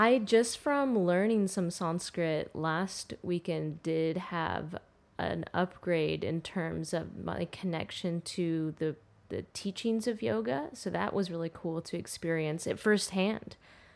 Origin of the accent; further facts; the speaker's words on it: United States; I'm half Arab and half white. I grew up here in America, but in an Arab, predominantly Arab community and raised Muslim.